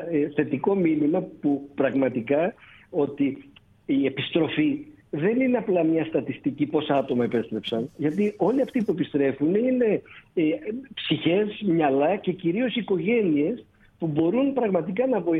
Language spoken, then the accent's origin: Greek; Greece; Θα το μεγαλώσω σε μια ξένη χώρα ή θα το μεγαλώσω στην πατρίδα μου για να αποκτήσει την ελληνική παιδεία και κουλτούρα.